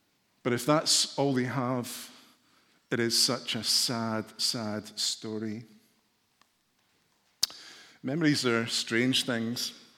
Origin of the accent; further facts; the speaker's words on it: Glasgow, Scotland, United Kingdom; I was brought up in Glasgow in a church where I had aunties and uncles and cousins.